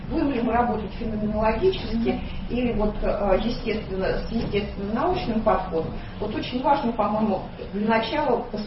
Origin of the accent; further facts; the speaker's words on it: Donetsk, Donetsk Oblast, Ukraine; now in Kyiv, Ukraine; Значит, я из Донецка, но сейчас я живу почти год живу в Киеве.